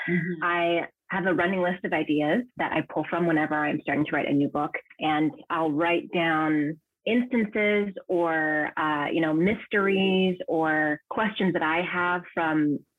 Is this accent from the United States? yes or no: yes; Sacramento, California, United States; now in Paris, France; I actually went to college in San Diego. I am from the Sacramento area, Northern California.